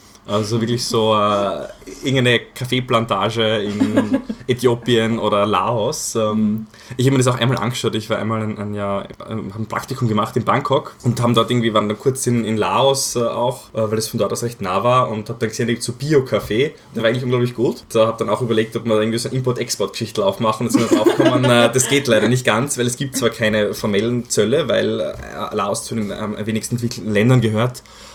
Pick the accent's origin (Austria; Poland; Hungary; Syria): Austria; Graz, Styria; ich bin in Graz aufgewachsen, ich habe in Graz dann auch meinen Bachelor gemacht in BWL